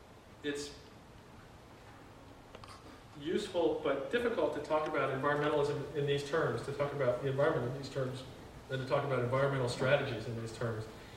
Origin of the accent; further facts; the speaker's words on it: Kansas City, Missouri, United States; I grew up in Kansas City